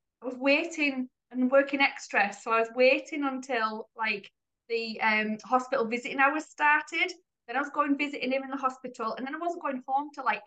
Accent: England, United Kingdom; now in Spain; we live in Spain and I'm English and he's Dutch, so it's a very cosmopolitan household.

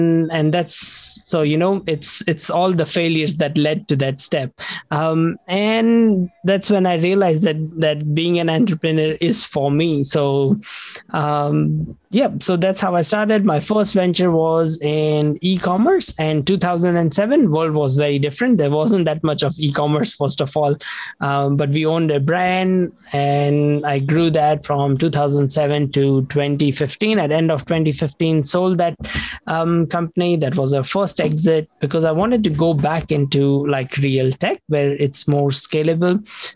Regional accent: India; moved away as an adult; now in New Zealand; So I grew up in India. First 21 years of my life, I lived in India. And then I moved to New Zealand about 19 years ago.

